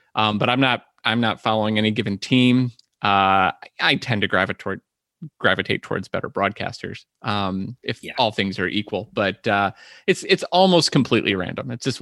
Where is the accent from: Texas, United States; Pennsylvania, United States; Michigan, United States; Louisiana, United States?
Michigan, United States; Detroit; now in Ohio, United States; I would watch TBS when I moved away from Detroit and watch the Braves games and everything. But now, I have MLB TV. I could watch basically any game. We're only blacked out here in Ohio from a couple of teams.